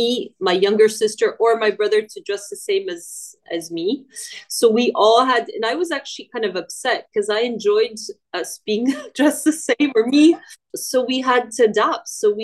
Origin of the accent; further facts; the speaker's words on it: San Diego, California, United States; also born or lived in France; I was born there. But then my father decided to move us to California. So I grew up in San Diego. I mean, actually in inland. So between Del Mar and La Jolla.